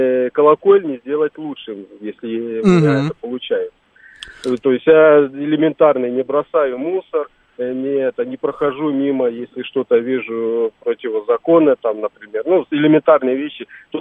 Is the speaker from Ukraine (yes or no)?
yes; Ukraine; accent: Ukrainian; я всю жизнь привык, что ко мне относятся как к приезжему, и из-за моего украинского акцента.